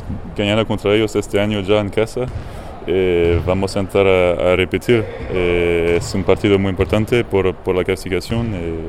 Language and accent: Spanish; Nice, Provence-Alpes-Côte d'Azur, France; Spanish is a second language; Camille es de mi pueblo, es de Niza.